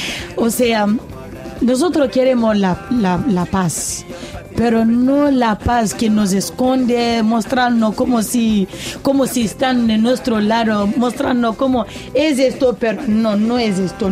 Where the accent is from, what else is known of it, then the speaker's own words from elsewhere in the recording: Guinea; Ahora mismo en mi país, Guinea, nuestro presidente ha hecho una cosa.